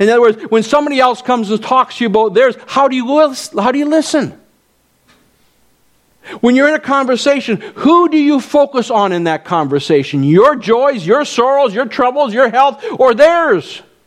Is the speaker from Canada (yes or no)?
yes; Vineland, Ontario, Canada; I grew up in Vineland, and so we went there